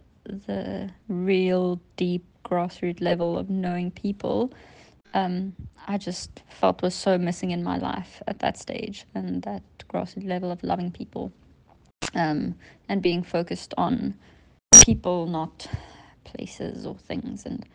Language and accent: English; Mafeking, North West, South Africa; now in Muizenberg, South Africa; I am from Musenberg. Well, live in Musenberg, but I'm originally from up north in South Africa, from Mafeking, where I grew up in very rural Platteland, which, shaped a lot of who I am and my thinking. I came to Cape Town to study architecture at UCT